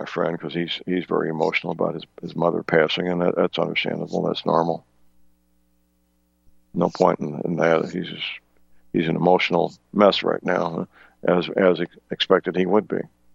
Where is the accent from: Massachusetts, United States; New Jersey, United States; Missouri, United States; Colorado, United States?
Missouri, United States; St. Louis; Now, my hometown, St. Louis, has become a blue city, unfortunately, over the years.